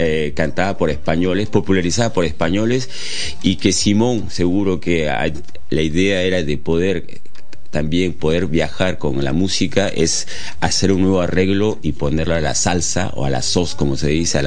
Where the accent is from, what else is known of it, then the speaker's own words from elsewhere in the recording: Lima, Peru; soy peruano de Lima. Luego viajé a Cuba